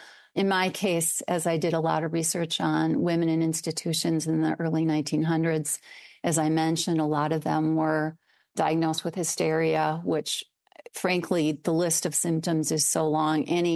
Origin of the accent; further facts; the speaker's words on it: Eau Claire, Wisconsin, United States; And then I found this cemetery in my hometown, Eau Claire, which I had no idea was there, that was attached to the old asylum.